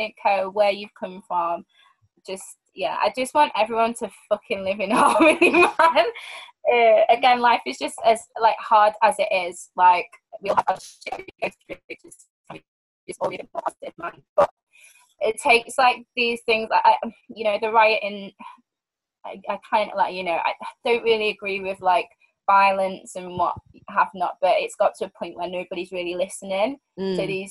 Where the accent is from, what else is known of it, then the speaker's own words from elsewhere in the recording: Manchester, North West England, United Kingdom; I'm from Manchester, for not many people that know, I don't know.